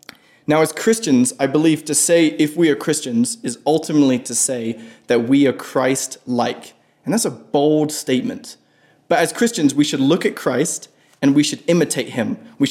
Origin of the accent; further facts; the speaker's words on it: England, United Kingdom; Maybe it's because I'm English.